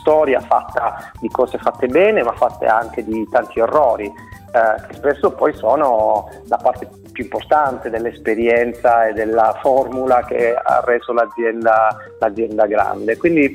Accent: South Italy, Italy; Quando ho deciso di iniziare questo mio percorso e ripartire dalla mia terra di origine

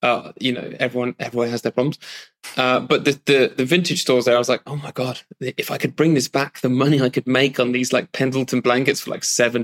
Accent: Southampton, South East England, United Kingdom; So South Coast

